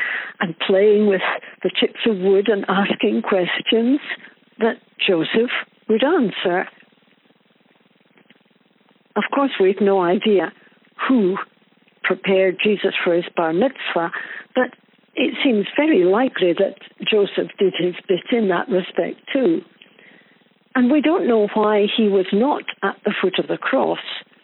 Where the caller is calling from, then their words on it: Italy; Well, as you know, I'm calling from Italy, and as you also know, I'm sure, we're on lockdown.